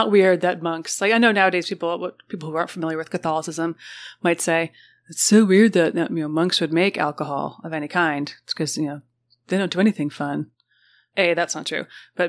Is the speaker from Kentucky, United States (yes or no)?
no; Massachusetts, United States; Oh, of course. St. Joseph. And my home state.